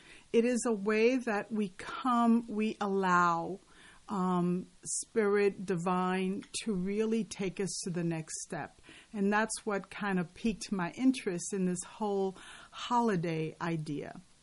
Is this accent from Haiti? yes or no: yes; Haiti; now in United States; as a Black person, I'm originally from Haiti, so I wasn't born in the American culture